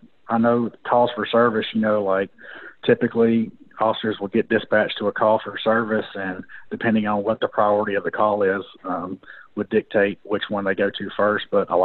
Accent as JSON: {"language": "English", "town": "Nashville", "region": "Tennessee", "country": "United States", "tie": "born or raised there", "said": "I grew up in Nashville, so I'm one of the few I can say now that was part of the department that actually had ties to the community and family here."}